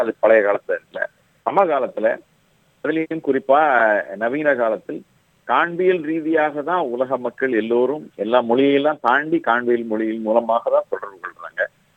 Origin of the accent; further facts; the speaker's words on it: Madurai, Tamil Nadu, India; நான் வந்து தென்பகுதியில மதுரை தான் என்னுடைய சொந்த ஊர். நான் மதுரை பிறந்து வளர்ந்தது இல்லை மதுரை.